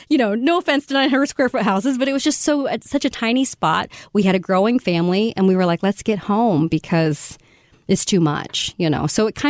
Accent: Missouri, United States; So I grew up in Missouri, but on the other side of the state.

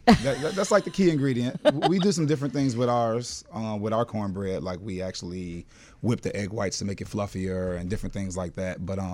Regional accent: Chicago, Illinois, United States; Actually, I'm from Chicago. I was born and raised in Chicago, but Luella, which is my great grandmother, she's from Mississippi.

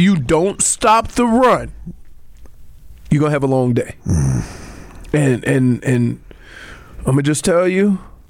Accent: Louisiana, United States; here's how I was taught because I came from Louisiana and I went up to Michigan.

